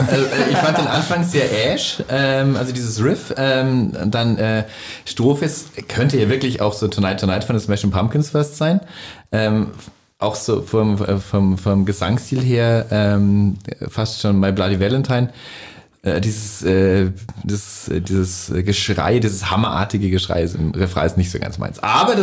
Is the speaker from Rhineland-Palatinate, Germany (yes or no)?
no; Bavaria, Germany; Sag ich als Bayer.